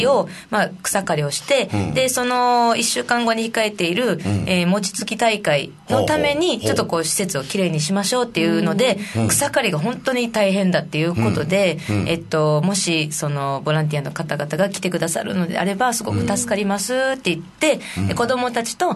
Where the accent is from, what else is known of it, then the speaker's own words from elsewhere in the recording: Itoman, Okinawa, Japan; 私の他に、うん、糸満出身の同じ歌い手さんで